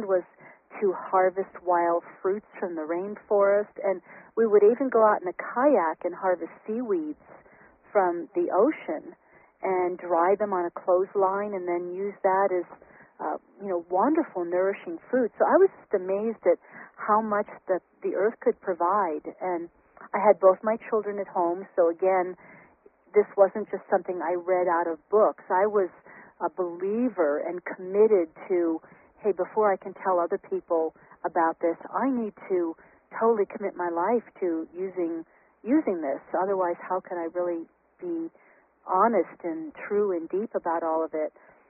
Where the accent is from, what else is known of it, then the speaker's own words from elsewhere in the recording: Syracuse, New York, United States; I grew up in Syracuse, New York, but I had this wonderful French-Canadian grandmother in a little village called Baie St. Paul, north of Quebec